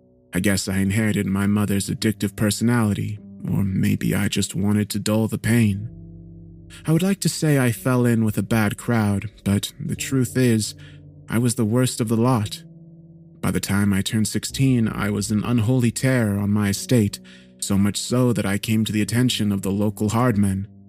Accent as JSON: {"language": "English", "town": "Belfast", "region": "Northern Ireland", "country": "United Kingdom", "tie": "born or raised there", "said": "I was born in Belfast, growing up in a run-down housing estate on the outskirts of the town."}